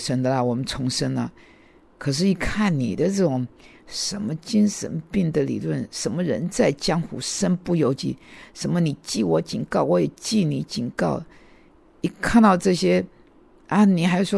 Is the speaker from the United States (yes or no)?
yes; United States; 我觉得意大利的披萨不合适我们美国人来吃